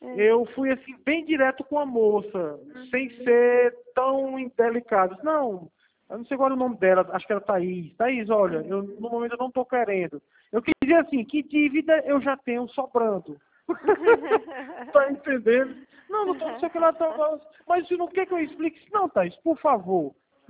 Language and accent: Portuguese; Picos, Piauí, Brazil; Eu trabalho em Oricuri, em Pernambuco. Eu sou de Picos, Piauí.